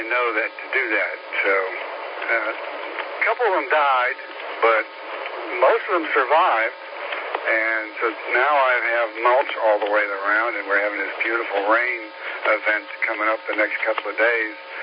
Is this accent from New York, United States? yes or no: no; Pittsburgh, Pennsylvania, United States; I grew up in Pittsburgh, which was a very good city to grow up in. I mean, it was really a great place.